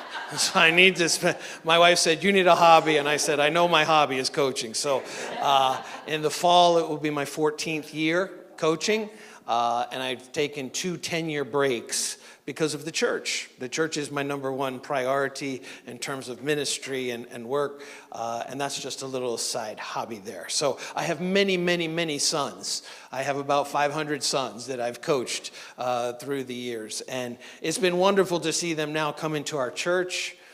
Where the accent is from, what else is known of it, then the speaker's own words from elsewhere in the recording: United States; I'm an American. I love America. I'm never leaving. Not for vacation, not for any reason whatsoever.